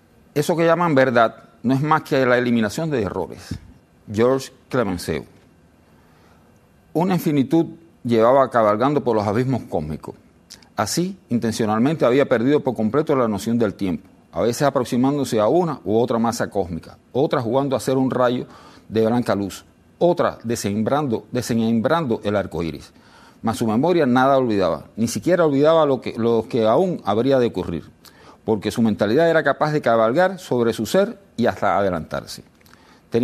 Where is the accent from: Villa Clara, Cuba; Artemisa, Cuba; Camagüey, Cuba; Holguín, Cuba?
Villa Clara, Cuba; Santa Clara; moved away as an adult; also born or lived in Havana; yo nací en Santa Clara, después como toda la gente me mudé para La Habana y allí me hice biólogo marino.